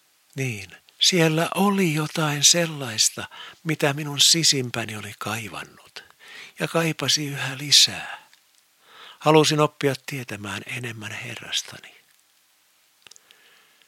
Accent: Turku, Southwest Finland, Finland; En tiedä, löytäisinkö mistään kotikaupungistani Turusta

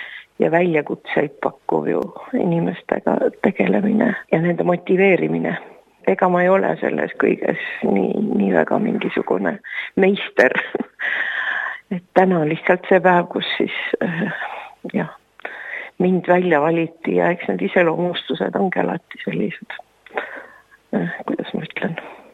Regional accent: Rõuge, Võru County, Estonia; also born or lived in Kullamaa; vanaisa teenis esmalt Kullamaa kogudust siis, kui ma sündisin ja hiljem Rõuges oli ta. Nõukogude ajal siis oli kogu aeg kirikus midagi teha ja eks me kasvasime seal lastena kiriku juures

